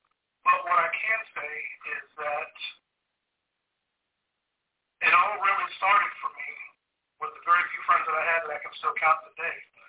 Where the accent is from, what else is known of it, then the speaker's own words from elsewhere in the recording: Fort Riley, Kansas, United States; born there; also born or lived in Germany; now in North Carolina, United States; Originally, I was born from Fort Riley, Kansas. Throughout my life, I have lived at many different places. I've been lived in Germany. I've also lived here in North Carolina.